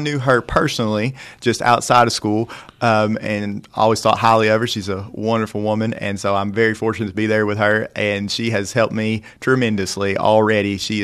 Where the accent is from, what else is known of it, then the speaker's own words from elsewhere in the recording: Jamestown, Tennessee, United States; I'm from Jamestown, Tennessee. So I grew up in a small community called Allert.